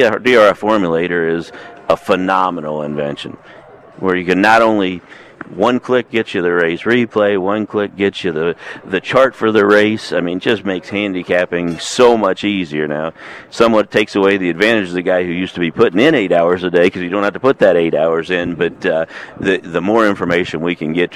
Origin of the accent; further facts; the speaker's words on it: Grove City, Ohio, United States; I'm a lifelong horse player, lifelong horse fan. I grew up in Grove City, Ohio, which is the home of Beulah Park, so I didn't have any family in the industry.